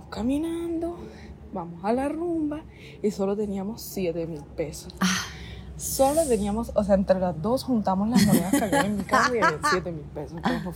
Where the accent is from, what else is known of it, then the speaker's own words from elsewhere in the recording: Barranquilla, Atlántico, Colombia; porque somos de Barranquilla, nos devolvíamos a Barranquilla.